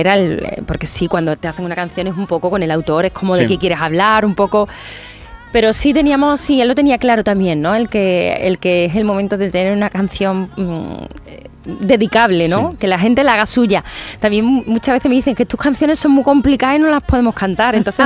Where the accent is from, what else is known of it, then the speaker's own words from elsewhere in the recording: Coria del Río, Andalusia, Spain; Un vídeo además grabado en mi tierra, en Coria, aquí en Sevilla, en el Parque María Luisa.